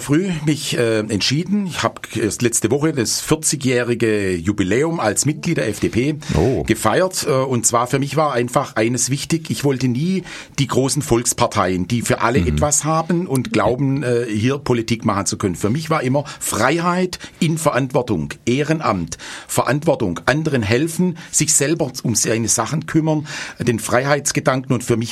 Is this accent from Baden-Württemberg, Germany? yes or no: yes; Schwäbisch Hall, Baden-Württemberg, Germany; born there; Ja, zunächst mal, ich bin in Hall geboren. Ich sage immer nicht Schwäbisch Hall, sondern in Hall geboren.